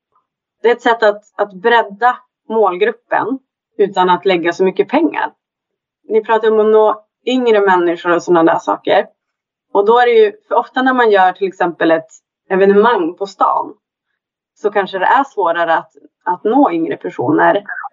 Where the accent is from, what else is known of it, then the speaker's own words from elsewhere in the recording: Umeå, Västerbotten County, Sweden; now in Stockholm, Sweden; Men jag kommer från Umeå i grunden och har bott i Stockholm i nästan 10 år.